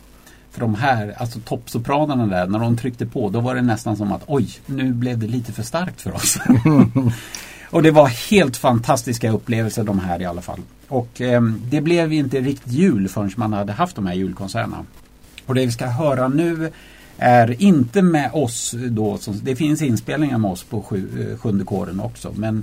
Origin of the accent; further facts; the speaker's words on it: Stockholm, Stockholm County, Sweden; Jag är uppvuxen i Stockholm på Frälsningsarméns sjunde kår